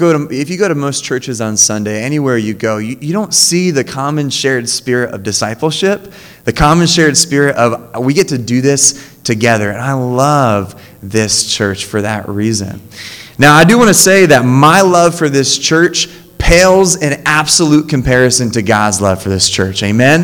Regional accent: Randolph, New Jersey, United States; You know, I grew up in this church. I grew up in Randolph, which is like deep West Jersey.

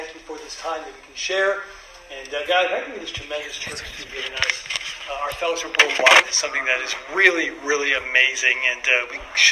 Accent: New York, United States; We're from New York originally. I think I'm going to share that with you. We were baptized in New York back in 1985. In New York, in Manhattan

